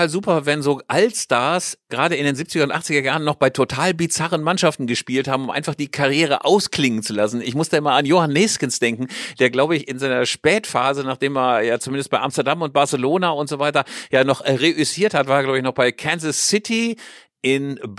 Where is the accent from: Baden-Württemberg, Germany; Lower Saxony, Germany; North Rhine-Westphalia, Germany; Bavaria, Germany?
Bavaria, Germany; Augsburg; dass er aus meiner Heimatstadt Augsburg kommt